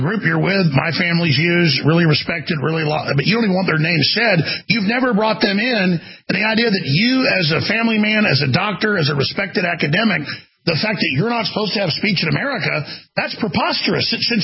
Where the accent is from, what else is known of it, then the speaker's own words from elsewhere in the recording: Dallas, Texas, United States; Dr. Peter McCullough, academic physician from Dallas, my hometown.